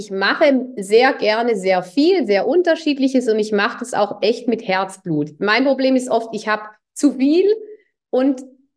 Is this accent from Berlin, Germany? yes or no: no; Tübingen, Baden-Württemberg, Germany; Ich bin in Tübingen groß geworden.